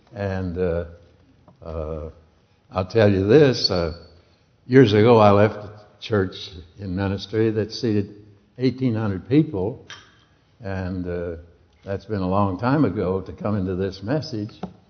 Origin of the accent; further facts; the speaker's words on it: the West, United States; Now, I'm not a Southerner, but I've learned a lot of Southern language, you know. I'm a Westerner. I'm just a cowboy at heart. I was raised on a ranch in my early youth